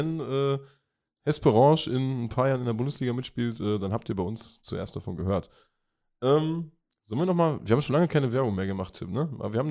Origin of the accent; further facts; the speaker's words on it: Meerane, Saxony, Germany; in meiner Heimat und Geburtsstadt Merane in Westsachsen nahe des schönen Zwickau